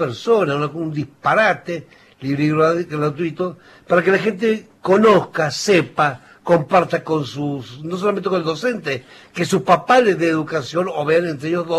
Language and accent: Spanish; Mendoza, Argentina; como mendocino